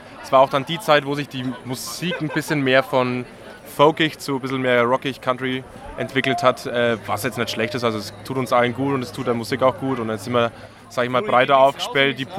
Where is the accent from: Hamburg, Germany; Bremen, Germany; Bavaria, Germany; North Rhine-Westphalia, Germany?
Bavaria, Germany; Ich komme ursprünglich aus der Nördlingen Oberpfalz, ein bisschen eine Gurke, so mit Zug und so weiter.